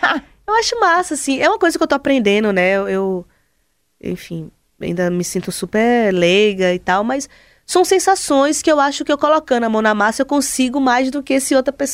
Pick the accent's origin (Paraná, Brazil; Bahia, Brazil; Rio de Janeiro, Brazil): Bahia, Brazil; Juazeiro; accent: sertão; also born or lived in Salvador; eu saí de Juazeiro, tenho meu sotaque de sertão ali